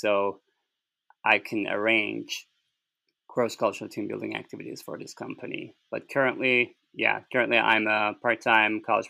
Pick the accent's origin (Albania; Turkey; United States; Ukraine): Turkey; moved away as an adult; now in Japan; I'm originally from Turkey.